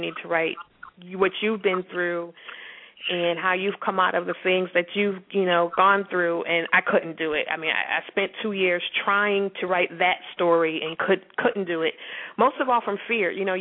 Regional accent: Massachusetts, United States; We're originally from Massachusetts.

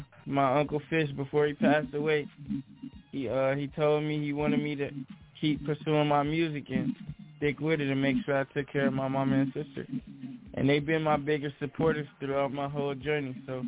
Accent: High Point, North Carolina, United States; moved away as an adult; Well, I'm from High Point, North Carolina. I moved to Cali when I joined the military.

